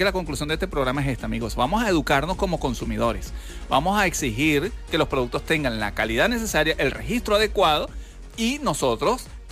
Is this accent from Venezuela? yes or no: yes; Venezuela; debemos entender es que somos venezolanos y tenemos la potestad de exigir nuestros derechos